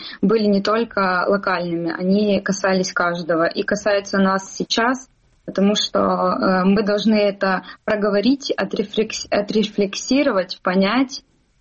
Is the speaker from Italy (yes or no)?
no; Sloviansk, Donetsk Oblast, Ukraine; я из Славянска, Донецкой области, мне 28 лет